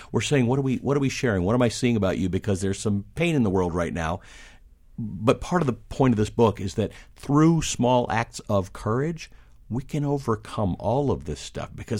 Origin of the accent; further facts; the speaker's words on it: Kenya; born there; also born or lived in South Africa / Canada / United States; I am Indian. I am South African. I am Kenyan. I am Canadian. I'm American. I'm a citizen of the world. As I say on my Twitter bio, I'm actually a Kenyan-born Muslim